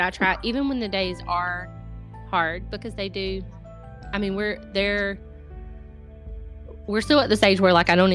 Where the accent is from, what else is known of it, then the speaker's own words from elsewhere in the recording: Georgia, United States; If you can't tell, I am from the South. The first question I get when people watch my stories is, are you from Texas? Where are you from? No, I'm actually from Georgia